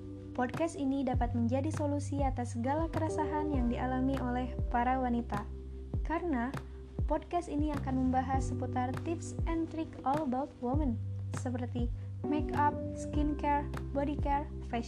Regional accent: Purwakarta, West Java, Indonesia; born there; Lahir di Purwakarta, 3 Februari 2001.

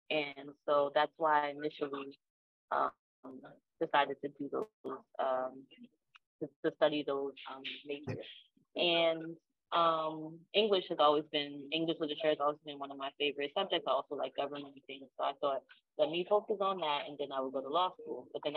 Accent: Philadelphia, Pennsylvania, United States; growing up in Philadelphia and being in the United States, which is the richest country in the world

